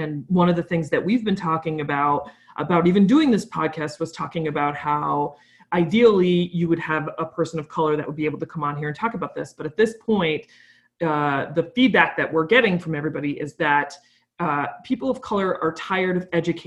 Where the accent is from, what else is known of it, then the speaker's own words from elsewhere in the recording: New York, United States; also born or lived in Massachusetts; I'm from New York, but I lived in Mass for a while.